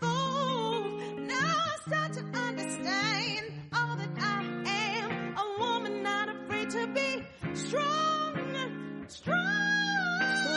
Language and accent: English; Oakland, California, United States; also born or lived in New Orleans; I was born in New Orleans and raised in Oakland, California.